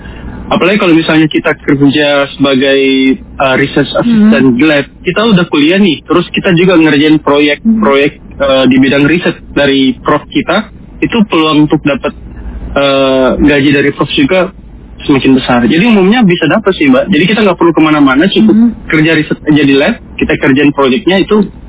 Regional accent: Makassar, South Sulawesi, Indonesia; Aku dari Makassar.

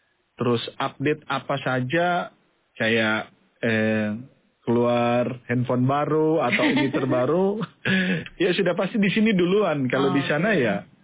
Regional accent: Manado, North Sulawesi, Indonesia; Saya orang Manado.

